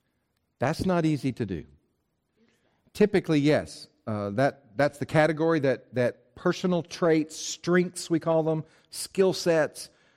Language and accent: English; Bible Belt, United States; You know, I grew up here in the Bible Belt.